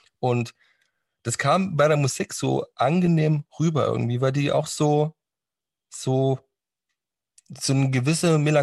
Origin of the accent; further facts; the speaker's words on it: Saxony, Germany; Ich komme ja aus dem Osten, aus dem Tiefsten, aus Sachsen, und da hast du natürlich auch viel Plattenbauten.